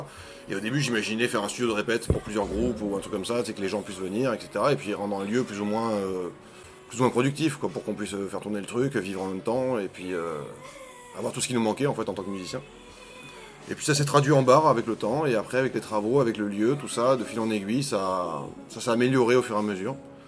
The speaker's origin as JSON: {"language": "French", "town": "Avignon", "region": "Provence-Alpes-Côte d'Azur", "country": "France", "said": "On est d'Avignon, plus ou moins."}